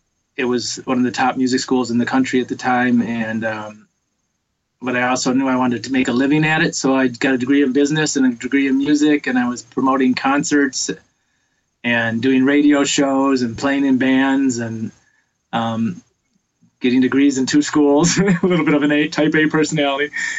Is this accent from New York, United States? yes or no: no; Detroit, Michigan, United States; So a little bit on my background. I grew up in Detroit, big music city, and was more of a music fan early on.